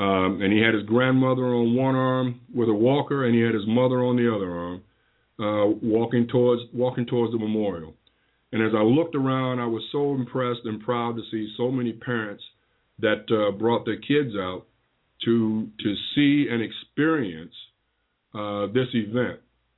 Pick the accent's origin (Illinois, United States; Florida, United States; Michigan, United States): Illinois, United States; Chicago; I grew up in Chicago, and I remember when Martin Luther King Jr. came to Chicago for the Poor People's Campaign.